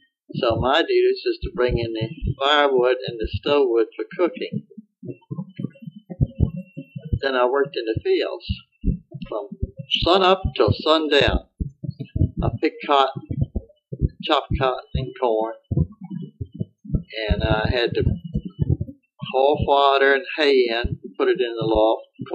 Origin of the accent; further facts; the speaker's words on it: Springville, Alabama, United States; born there; I was born in Springville, Alabama, August 25th, 1900.